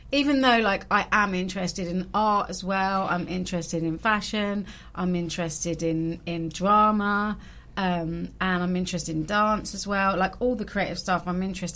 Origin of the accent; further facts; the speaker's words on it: London, United Kingdom; Well, I was born in London. I grew up in London and I was always into music from quite a young age.